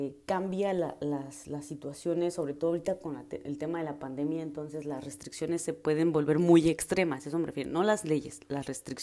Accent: Mexico; como mexicanos, pues ya no nos piden una visa de entrada, entonces ya no checan tanta esa documentación porque solo con el pasaporte como mexicanos entramos.

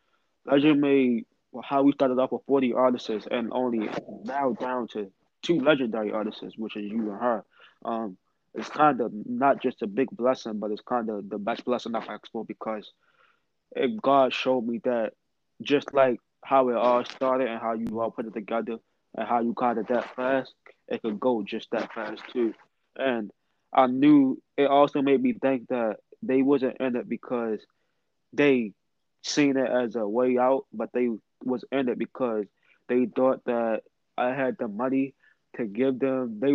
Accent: Baltimore, Maryland, United States; We're from Baltimore, so you really don't see too many female artists down here who try to make an impact.

